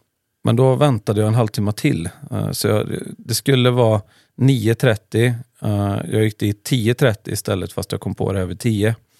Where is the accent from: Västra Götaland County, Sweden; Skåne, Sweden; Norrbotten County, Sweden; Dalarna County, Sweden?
Västra Götaland County, Sweden; Tidaholm; Nej, jag är uppväxt i Tidaholm och läste samhällsekonomi på gymnasiet.